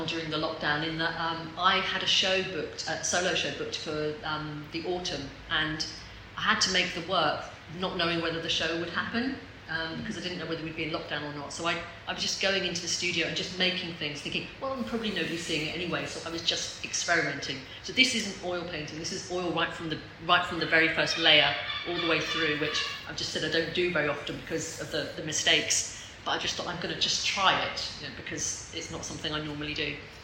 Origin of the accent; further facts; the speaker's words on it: East of England, United Kingdom; and I'm from Suffolk, but Suffolk and the South Downs share chalk as their sort of base